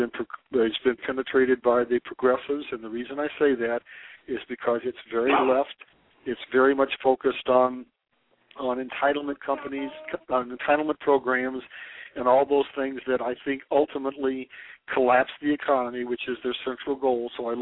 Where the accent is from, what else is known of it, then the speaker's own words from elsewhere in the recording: Chicago, Illinois, United States; Oh, where am I from? Chicago.